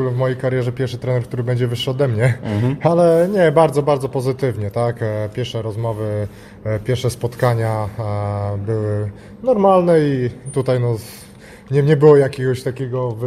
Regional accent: Białystok, Podlaskie Voivodeship, Poland; Wrocław nas połączył, ja jestem z Białegostoku

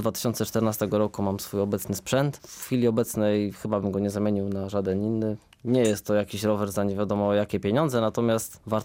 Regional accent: Poznań, Greater Poland Voivodeship, Poland; now in Zielona Góra, Poland; Ja jestem rodowitym poznaniakiem, urodziłem się w Poznaniu, na jednej ze starszych dzielnic na Łazarzu, także rodowód mam poznański, jestem poznańską pyrą, jak to się mówi. Natomiast tak wyszło, że przeprowadziłem się do Zielonej Góry.

